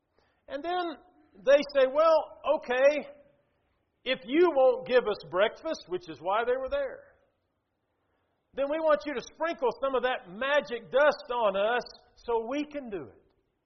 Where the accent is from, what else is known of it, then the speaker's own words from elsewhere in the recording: Atlanta, Georgia, United States; I grew up in Atlanta, Georgia. That's kind of where I spent my childhood. And my dad preached in downtown Atlanta, inner city work that we had there.